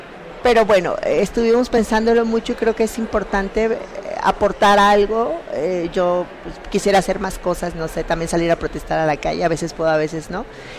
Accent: Mazatlán, Sinaloa, Mexico; Es una novela autobiográfica sobre mi infancia y adolescencia trans en Sinaloa, en Mazatlán, donde nací.

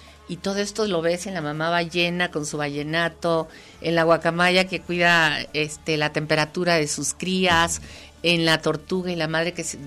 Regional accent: Puerto Vallarta, Jalisco, Mexico; Yo crecí en Puerto Vallarta, nací en Puerto Vallarta. Mi tatarabuelo fue el fundador de Puerto Vallarta.

